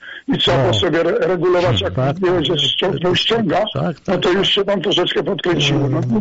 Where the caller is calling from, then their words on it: United States; To jest takie potrzebne tutaj u nas w Stanach Zjednoczonych.